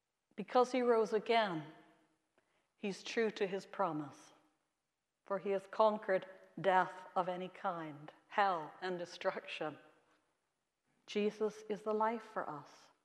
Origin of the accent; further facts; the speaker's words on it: Saskatchewan, Canada; Now, I grew up in Saskatchewan in Canada.